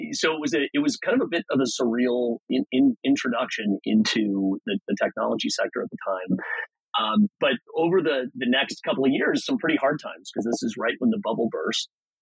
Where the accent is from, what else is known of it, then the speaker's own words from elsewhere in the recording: Piedmont, California, United States; Sure. Yeah, I grew up in Piedmont, little East Bay community